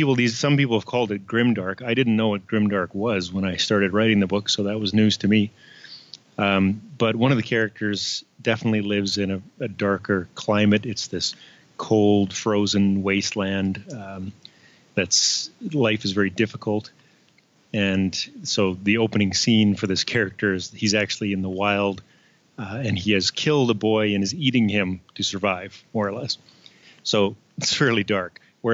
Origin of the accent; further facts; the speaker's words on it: the Prairies, Canada; And I'm a Canadian. I live in the prairies. I'm sort of half farm kid, half city kid.